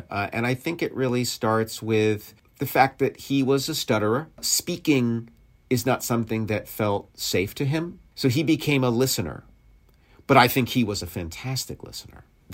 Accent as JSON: {"language": "English", "town": "Chicago", "region": "Illinois", "country": "United States", "tie": "born or raised there", "said": "these cats here in Conant Gardens are not so different than the people I grew up with in Avalon Park on the south side of Chicago, right?"}